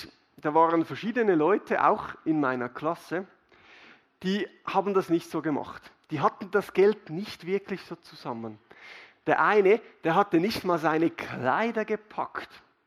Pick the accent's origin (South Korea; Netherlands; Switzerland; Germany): Switzerland; Ich bin in der Schweiz aufgewachsen, ich konnte eine Ausbildung machen, ich kann arbeiten gehen